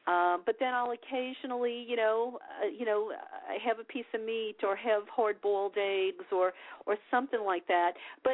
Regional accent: the South, United States; now in California, United States; I should preface this all by saying that it's been very difficult because I grew up in the South. We did not have a good relationship with vegetables there.

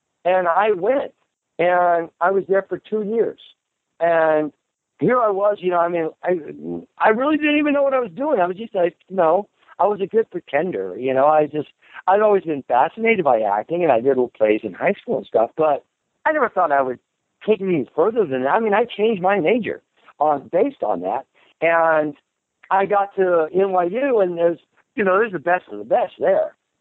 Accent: Colorado, United States; you know, Midwestern. I'm from Colorado, you know.

